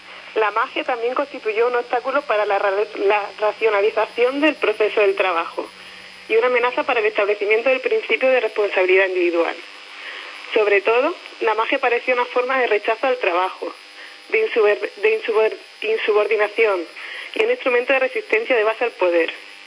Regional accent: Andalusia, Spain; porque yo soy de Jaén, de un pueblecito que se celebra la noche de brujas

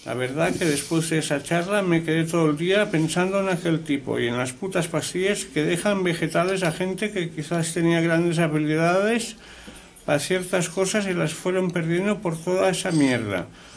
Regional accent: Argentina; now in Alicante, Spain; Les escribo desde Alicante. Soy argentino y hace ya 10 años que vivo en España.

